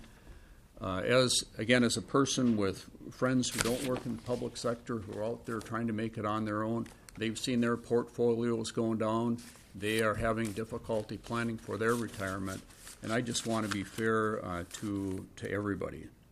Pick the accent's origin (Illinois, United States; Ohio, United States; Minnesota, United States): Minnesota, United States; as a Minnesotan like the rest of you, I'm interested in being fair to everybody.